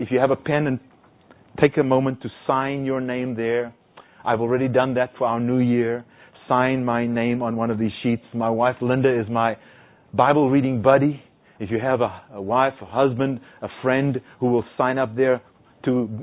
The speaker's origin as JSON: {"language": "English", "country": "South Africa", "said": "Yeah, I'm from South Africa, so he was my president."}